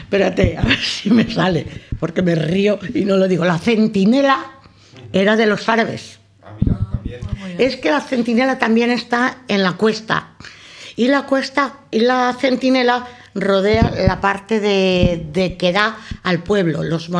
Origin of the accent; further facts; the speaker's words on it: Consuegra, Castilla-La Mancha, Spain; born there; Nací en Consuegra, provincia de Toledo.